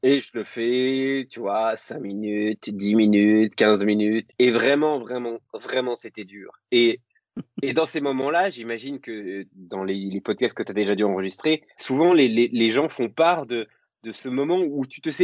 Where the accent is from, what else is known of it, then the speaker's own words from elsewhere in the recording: Grand Est, France; Tu sais, moi, je suis lorrain